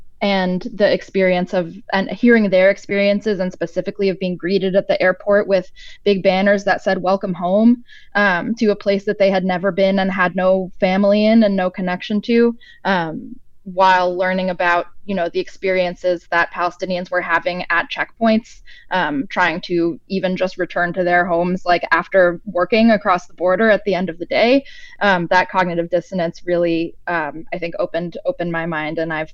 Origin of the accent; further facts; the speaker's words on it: New York City, New York, United States; coming from growing up very culturally Jewish, and specifically not just with a kind of family culture and growing up in New York City